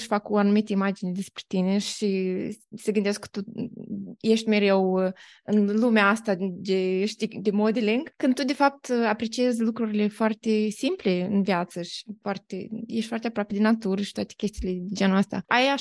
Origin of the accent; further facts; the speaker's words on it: Moldova; suntem din Moldova și suntem, nu știu, în primul rând, o țară mai aproape de natură